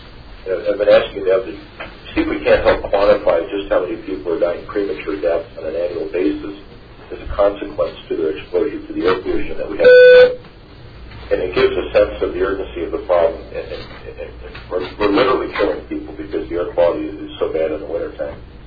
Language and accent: English; Fairbanks, Alaska, United States; I'm from Fairbanks.